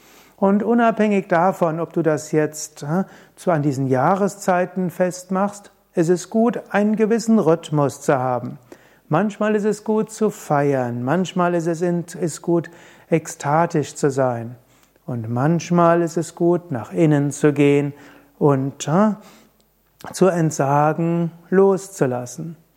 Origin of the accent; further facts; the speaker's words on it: Gensingen, Rhineland-Palatinate, Germany; Und da gab es eben auch in Bingen gab's Fastnachtsumzüge und nach Mainz sind wir manchmal gefahren und dem Ort, wo ich herkomme, Gensingen auch.